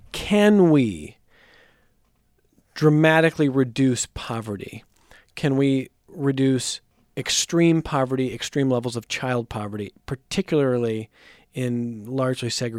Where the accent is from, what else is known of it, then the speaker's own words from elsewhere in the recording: Ohio, United States; largely the school and suburban community I grew up in outside Cleveland, Ohio.